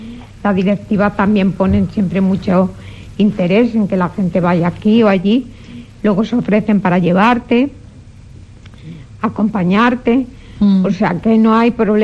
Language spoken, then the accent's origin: Spanish; San Román, Spain; Claro, soy de San Román.